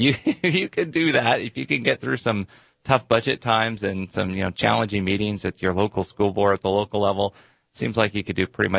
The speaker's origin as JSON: {"language": "English", "town": "Wenatchee", "region": "Washington", "country": "United States", "tie": "born or raised there", "also_born_or_lived": "Spokane", "said": "Well, I was born just outside Spokane, but I was raised right here in Wenatchee. So I'm proud to have all my upbringing right here in Wenatchee."}